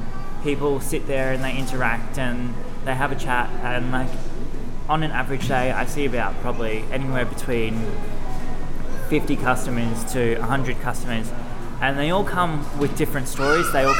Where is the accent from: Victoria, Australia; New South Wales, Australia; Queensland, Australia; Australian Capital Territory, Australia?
Queensland, Australia; Townsville; now in Sunshine Coast, Australia; No. So I actually grew up in Townsville. And then obviously due to my challenges and health conditions, we kind of had to make a quick move up here very recently.